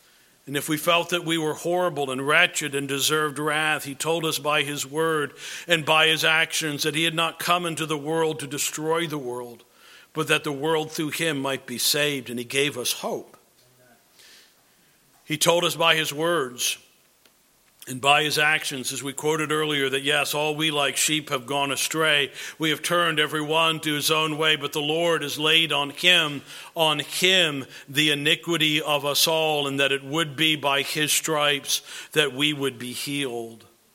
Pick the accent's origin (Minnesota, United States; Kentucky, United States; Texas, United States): Kentucky, United States; because I said, hey, you know, I'm from Kentucky.